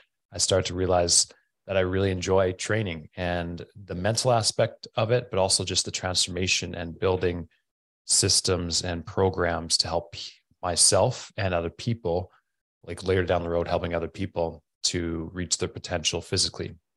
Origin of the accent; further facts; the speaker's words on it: Canada; So I'm from Canada, and if you're from Canada, you kind of just have to play hockey.